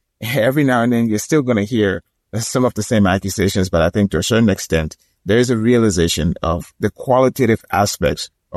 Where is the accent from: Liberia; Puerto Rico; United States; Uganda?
Liberia; gotta remember I'm from Liberia.